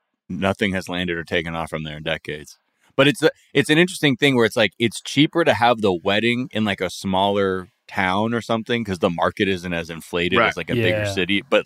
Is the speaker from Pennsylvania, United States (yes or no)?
no; California, United States; I had never been here before growing up in Southern California